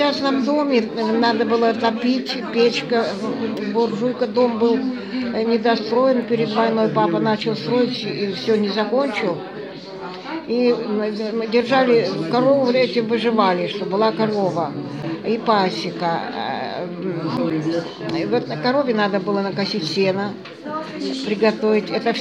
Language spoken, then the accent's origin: Russian; Altai Krai, Russia; born there; Я родилась в Алтайском крае, но во время коллективизации мои родители уехали в Прииском Расу. Это от Асаголы 120 километров.